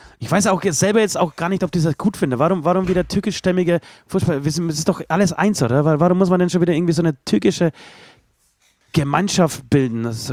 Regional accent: Poland; German is a second language; es war nicht leicht als Pole, also nicht deswegen leicht, weil ich irgendwie an der Kirche hängen würde, sondern weil die Kirche an sich, der katholische Glauben, so dermaßen meine Erziehung geprägt hat und mein Leben eigentlich so bis 25, 30.

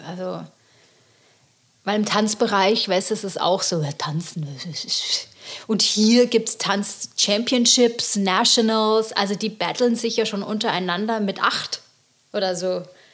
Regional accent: Germany; wie ich da angefangen habe, wenn du als Deutsche bei einer großen Show dabei warst, das war schon mega, weil es waren halt immer die Amis

